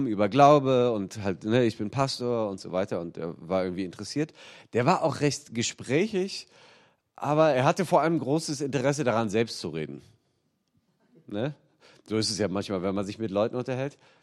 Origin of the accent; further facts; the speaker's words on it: Berlin, Germany; Man hört es aber vielleicht auch, ich bin weder aus Bayern noch gebürtig aus Baden-Württemberg. Meine Familie kommt ursprünglich aus Berlin und da bin ich auch aufgewachsen.